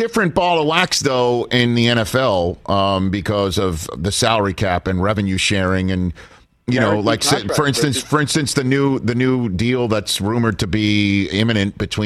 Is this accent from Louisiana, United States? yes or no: no; New York City, New York, United States; Growing up in New York City, there was a guarantee with George M. Steinbrenner III being the owner of the New York Yankees